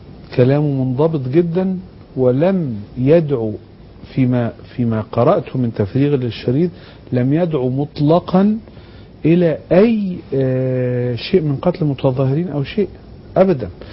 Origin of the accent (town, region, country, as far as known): Egypt